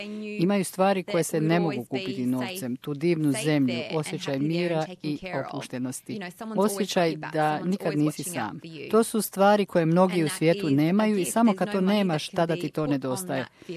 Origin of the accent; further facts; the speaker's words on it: Croatia; Hrvatska je sasvim sigurno ogroman dio mojeg identiteta. Mislim, to ne možeš promijeniti. Kad se rodiš kao Hrvat, umreš kao Hrvat.